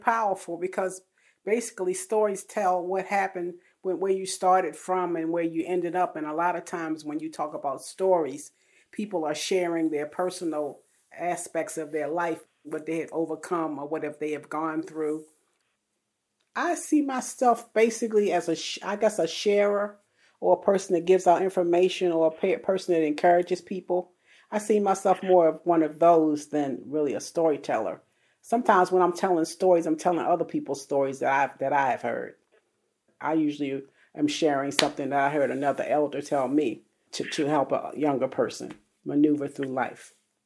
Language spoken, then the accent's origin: English; Baltimore, Maryland, United States; I was born and raised in Baltimore. I went through the city public schools and college educated in Baltimore, the whole nine yards. So Baltimore's been my home all my life.